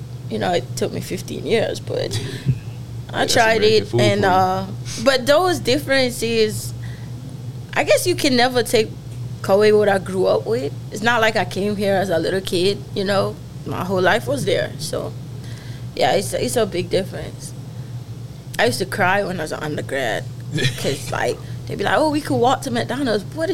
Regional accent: Jamaica; I'm actually from Jamaica. Like the country Jamaica.

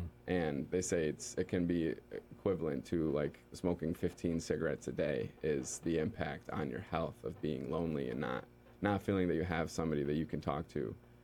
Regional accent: Egremont, Massachusetts, United States; He was from Williams. I was from Egremont.

